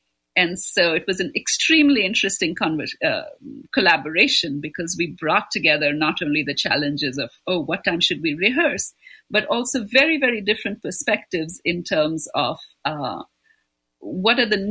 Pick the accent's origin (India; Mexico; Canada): India; Kolkata, West Bengal; moved away as an adult; So, up until the time that I turned 20, because I grew up in Kolkata, my life was bookended by two women.